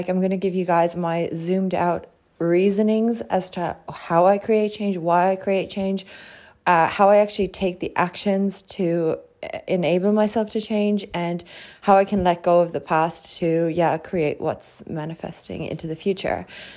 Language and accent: English; Ireland; moved away as an adult; now in Australia; I made my first big change when I was 18. I moved from Ireland to Australia.